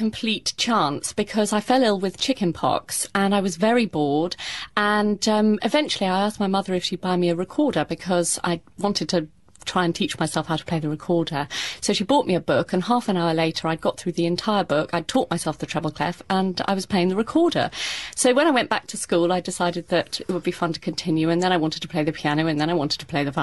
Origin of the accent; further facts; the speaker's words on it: London, United Kingdom; London is my hometown